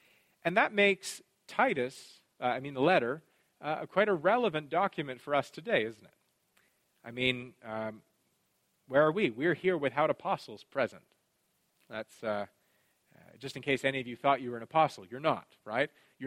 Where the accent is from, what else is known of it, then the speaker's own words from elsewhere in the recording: Canada; I can say that as a Canadian and get away with it, right?